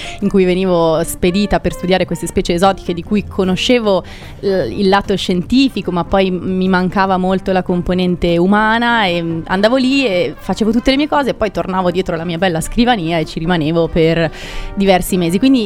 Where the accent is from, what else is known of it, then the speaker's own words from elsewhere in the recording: Bergamo, Lombardy, Italy; moved away; also born or lived in London, United Kingdom; Io sono originaria di Bergamo, sono nata e cresciuta a Bergamo e poi ho fatto diversi giri, diciamo. Non sono approdata qua direttamente da Bergamo, sono approdata qua da Londra.